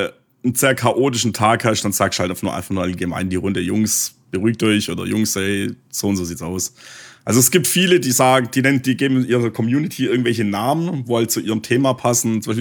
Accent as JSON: {"language": "German", "region": "Baden-Württemberg", "country": "Germany", "accent": "Swabian", "said": "Denn ihr gefällt meine Stimme oder mein schwäbischer Dialekt."}